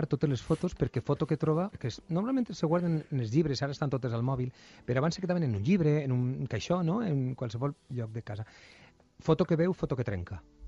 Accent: Buñol, Valencian Community, Spain; És com tot el món ha d'anar a la Tomatina, que és la festa del meu poble, una vegada, no?

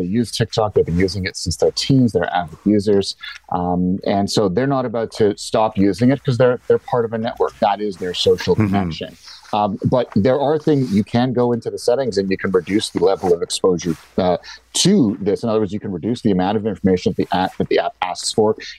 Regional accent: Montreal, Quebec, Canada; now in London; I am originally from Montreal, but today I'm back home in London.

